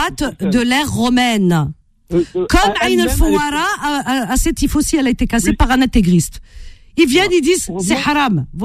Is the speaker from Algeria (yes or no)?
yes; Cherchell, Tipaza Province, Algeria; C'est typiquement, c'est à Cherchell, dans ma ville natale, ils font ça.